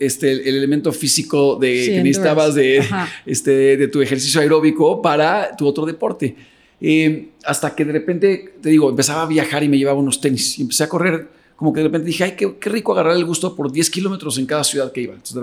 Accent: Mexico; poderles traer algo de mi visión como mexicano ahora a esa parte del mundo.

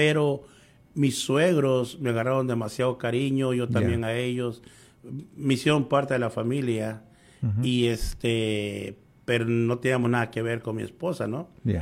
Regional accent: Acapulco, Guerrero, Mexico; Pero ahí crecí en Acapulco

